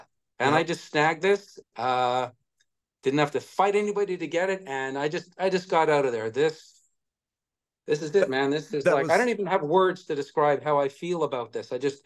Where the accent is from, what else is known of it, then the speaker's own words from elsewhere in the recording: Canada; So I'm from Canada